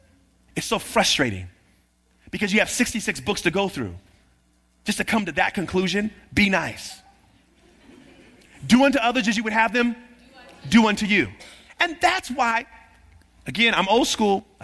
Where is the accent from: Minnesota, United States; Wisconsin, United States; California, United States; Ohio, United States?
California, United States; I'm from the Bay Area, right? We're right next door to Berkeley.